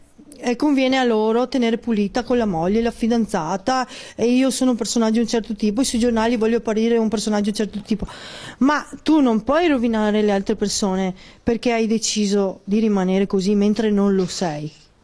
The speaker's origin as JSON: {"language": "Italian", "region": "Veneto", "country": "Italy", "said": "Sono veneta, ragazzi"}